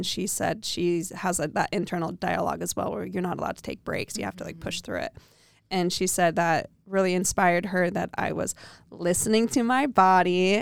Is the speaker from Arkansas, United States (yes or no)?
no; Idaho, United States; I just showed up and I'm from Idaho teaching yoga.